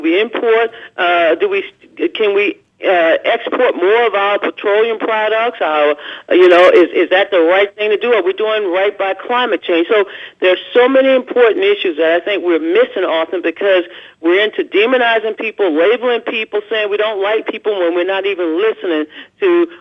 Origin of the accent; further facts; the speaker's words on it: Louisiana, United States; but I love my home state. I will do anything to help the Louisiana people.